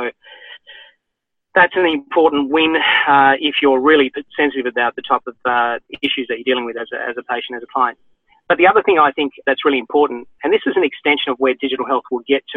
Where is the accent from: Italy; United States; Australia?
Australia; But when you step back a bit, as an Australian, I'm not using the same practice 100% of the time.